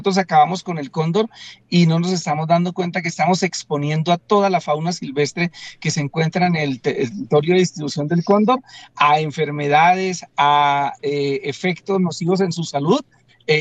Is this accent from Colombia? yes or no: yes; Colombia; el cóndor es muy icónico para nosotros como nacionales colombianos.